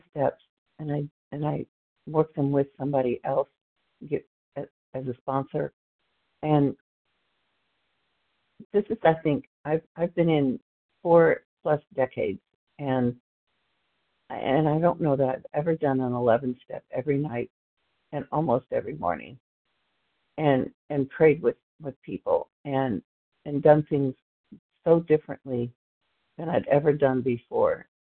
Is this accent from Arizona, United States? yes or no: no; Texas, United States; Starts with a CH. You're looking for me, and I'm from Texas